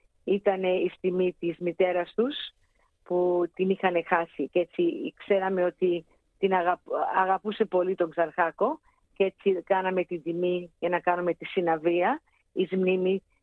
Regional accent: Greece; είμαι πολύ περήφανη που είμαι Ελληνίδα

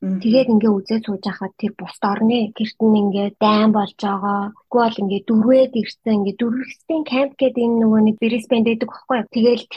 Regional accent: Ulaanbaatar, Mongolia; Би өөр Улаанбаатар хотод төрөөд Улаанбаатар хотод орсон бахтайргийн охин байгаа. Манай гэрийнхэн бүгдээрээ Скватер аймгийн.

